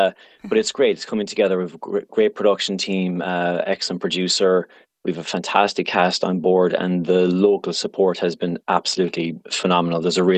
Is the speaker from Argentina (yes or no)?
no; Castleisland, Munster, Ireland; Well, I'm from Castle Island and I've always been interested in film. I studied in Cork and I got into film there.